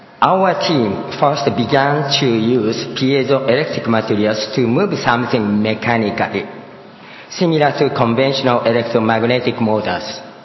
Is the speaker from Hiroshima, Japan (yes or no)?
yes; Hiroshima, Japan; I grew up in Hiroshima, Japan, and seeing the nuclear bomb disaster area. I have been a university professor for 40 years in total so far, 18 years in Japan, and 24 years in the Pennsylvania